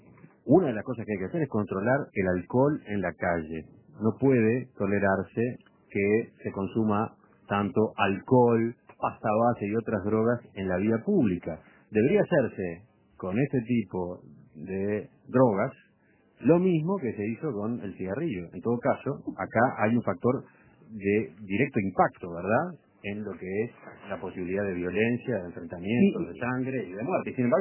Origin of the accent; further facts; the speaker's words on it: Uruguay; somos los uruguayos